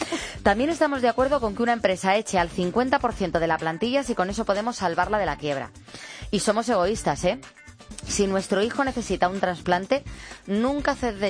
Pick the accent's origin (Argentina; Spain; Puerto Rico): Spain; cómo somos los españoles.